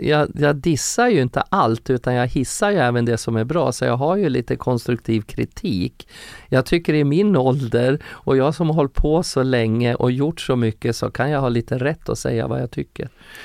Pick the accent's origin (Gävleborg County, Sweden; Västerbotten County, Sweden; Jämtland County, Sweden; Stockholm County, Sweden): Gävleborg County, Sweden; Furuvik; jag kommer ju från Furuvik, söder om Gävle. Jag växte upp utanför djurparken i Furuvik där.